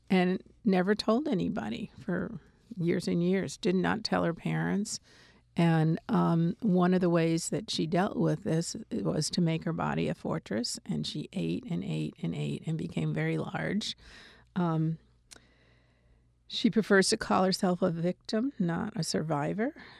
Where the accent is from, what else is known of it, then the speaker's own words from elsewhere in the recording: Granby, Massachusetts, United States; And I was an uphill walker also.